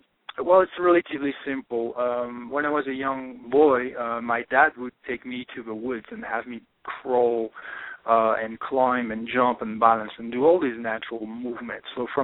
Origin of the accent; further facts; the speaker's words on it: France; English is a second language; moved away as an adult; now in Santa Fe, United States; So I am, I'm originally from France. I'm in my 40s, early 40s. So I live now in Santa Fe, New Mexico. I moved to the U.S. about 4 years ago